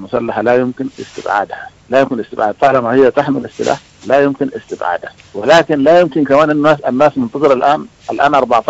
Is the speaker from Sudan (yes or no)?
yes; Sudan